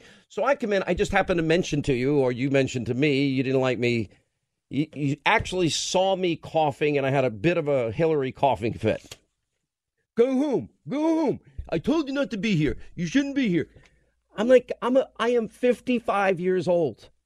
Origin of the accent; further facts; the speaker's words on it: Ireland; I didn't grow up as an Irishman with Japanese green tea in my house.